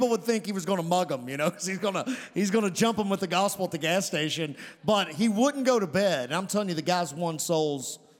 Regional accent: Webster County, United States; I'm from Webster County. Pray for me, all right? My English teachers cringe, you know, but that's all right. I think it's part of small town charm

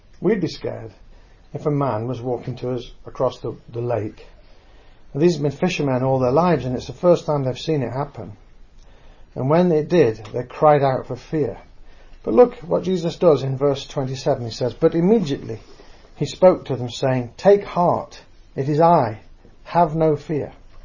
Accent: England, United Kingdom; I'm English and dry

